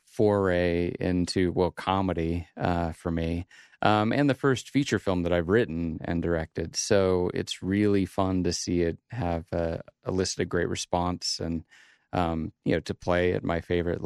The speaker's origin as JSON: {"language": "English", "region": "Idaho", "country": "United States", "said": "it is fun to go to film festivals and say, I'm from Idaho, and people are sort of taken aback for a minute."}